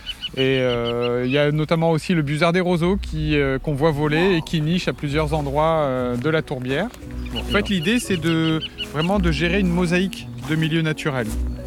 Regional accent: Hauts-de-France, France; Donc, je viens de la campagne du Pas-de-Calais.

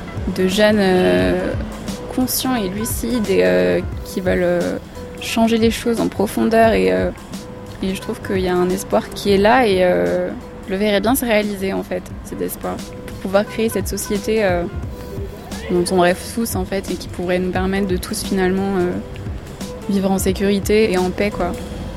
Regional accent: Lyon, Auvergne-Rhône-Alpes, France; j'ai grandi, en fait, au départ, en banlieue lyonnaise, dans un quartier, les Buères, jusqu'à l'âge de 8 ans.

